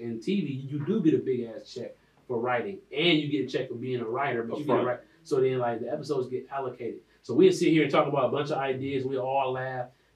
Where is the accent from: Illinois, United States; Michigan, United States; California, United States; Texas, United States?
Michigan, United States; Detroit; I explained to them, look, I'm from Detroit. I am a comedian. I'm one of the best comedians from Detroit.